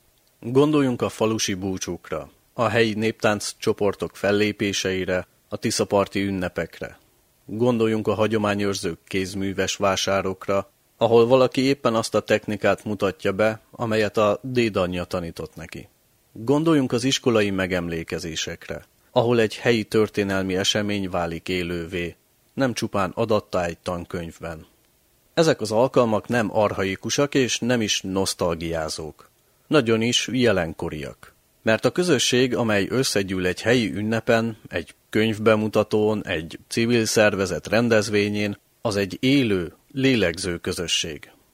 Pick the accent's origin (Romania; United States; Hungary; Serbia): Serbia; Vojvodina; Az a sajátos, összetett érzés, hogy mi innen valók vagyunk. Magyarok vagyunk, vajdaságiak vagyunk, és ez a kettő nem zárja ki egymást, hanem gazdagítja.